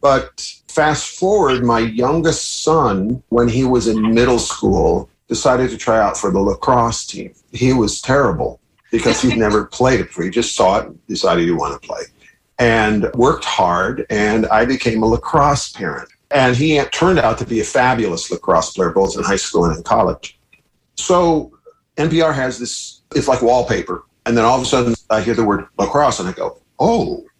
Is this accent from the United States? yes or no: yes; Wisconsin, United States; I grew up in Wisconsin, in an area where there were a lot of Native folks.